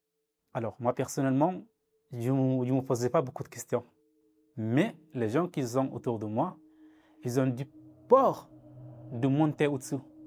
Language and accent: French; Sudan; French is a second language; moved away; Est-ce que je rentre chez moi au Soudan et vivre sous la menace et la guerre?